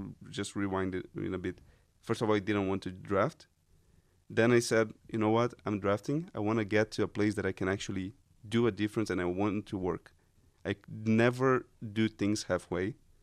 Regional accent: Brazil; moved away; I came from Brazil, a place that I had to run away from the army. In Brazil, it's mandatory for all the men to register when they are 18.

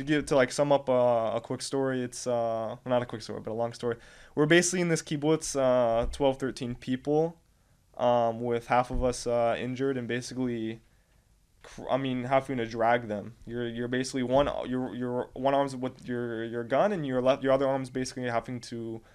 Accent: United States; I have even a family, there's an American, because I'm American, there's an American family in Nachoz

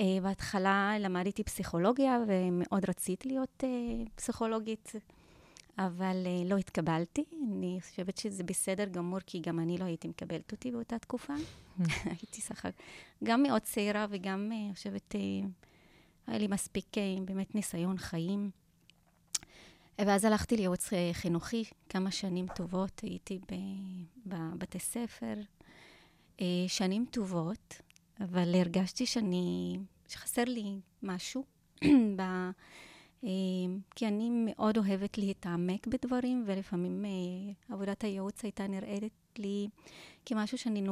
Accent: Daliyat al-Karmel, Haifa District, Israel; אני נולדתי בדליית אל כרמל.

